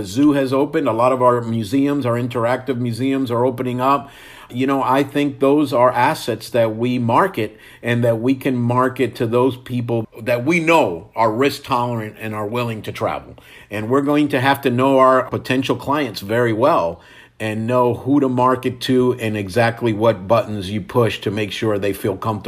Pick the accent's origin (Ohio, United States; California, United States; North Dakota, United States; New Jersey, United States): New Jersey, United States; born there; You know, I'm a Jersey boy, right? I was born in New Jersey